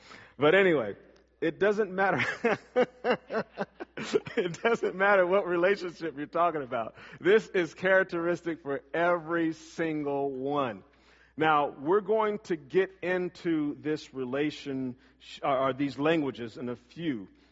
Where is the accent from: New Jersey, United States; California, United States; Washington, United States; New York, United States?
California, United States; I come from California.